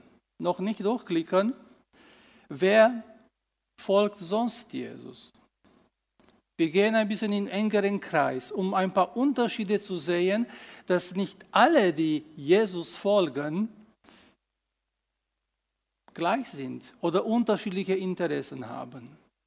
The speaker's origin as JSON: {"language": "German", "country": "Romania", "tie": "born or raised there", "said": "wie Uwe mich schon vorgestellt hat. Geboren bin ich in Rumänien und auch dort aufgewachsen."}